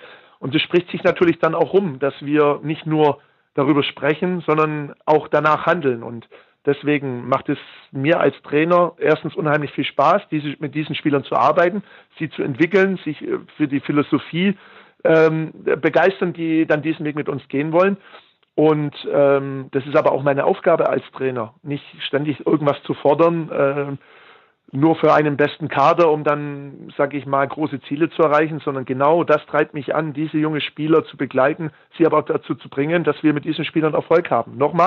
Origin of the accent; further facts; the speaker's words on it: Heidenheim, Baden-Württemberg, Germany; born there; Ich bin in Heidenheim geboren und Heidenheim ist eine Industriestadt mit unheimlich viel Mittelstand.